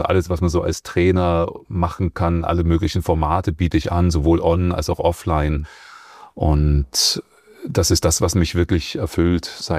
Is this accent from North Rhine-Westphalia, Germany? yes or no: no; Dresden, Saxony, Germany; born there; accent: Saxon; also born or lived in Weimar; Also gebürtig bin ich Dresdner, ich komme aus Sachsen. Wenn still, kann ich auch noch ein bisschen Sächs quatschen, das mache ich aber eher selten.